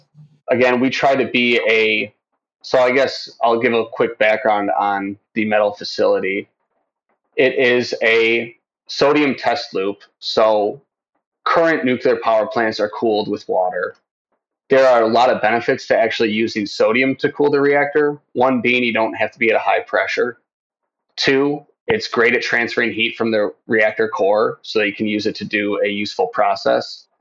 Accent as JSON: {"language": "English", "town": "Racine", "region": "Wisconsin", "country": "United States", "tie": "born or raised there", "lives_now": "Chicago, United States", "said": "I was born and raised in Racine, Wisconsin, so I'm a stereotypical Wisconsinite, you know, brats, Packers, cheese."}